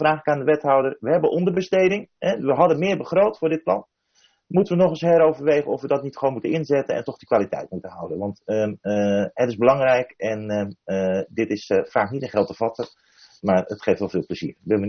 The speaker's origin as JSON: {"language": "Dutch", "town": "Zeist", "region": "Utrecht", "country": "Netherlands", "tie": "born or raised there", "said": "Ik ben zelf opgegroeid in Zeist."}